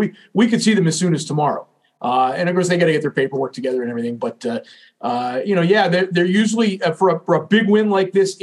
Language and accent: English; Beaver, Pennsylvania, United States; I'm from Beaver County, Pennsylvania. So Beaver, right outside